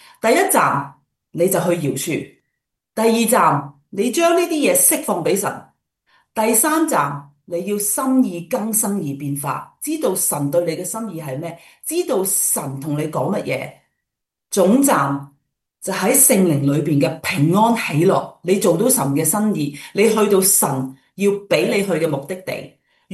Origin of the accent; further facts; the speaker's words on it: Chaozhou, Guangdong, China; 咁我哋潮州人咧就系、是、相信一样嘢咧，仔就好，女就唔好嘅